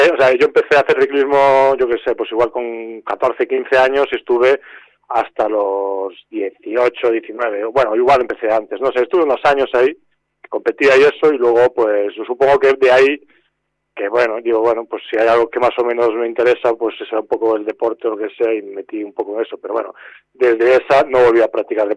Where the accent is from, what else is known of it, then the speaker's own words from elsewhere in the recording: Boiro, Galicia, Spain; Sí, yo soy de Boiro, un pueblo de la Ría de Arousa, en las Rías Baixas de Galicia.